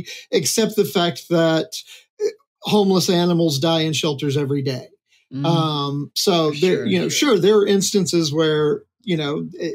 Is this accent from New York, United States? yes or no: no; Virginia, United States; also born or lived in Bay Area, California; We actually moved from the Bay Area in California to my hometown in Virginia because we could afford to have a good quality of living here on what we make.